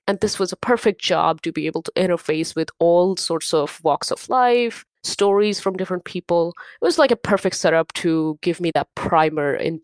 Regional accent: India; moved away as an adult; now in United States; originally I'm from India. I grew up in India.

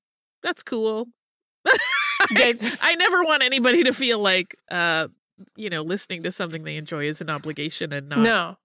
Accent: Alton, Illinois, United States; As this is my hometown, I feel compelled to let you know that it is actually pronounced Alton. Alton is, in fact, an interesting little river town

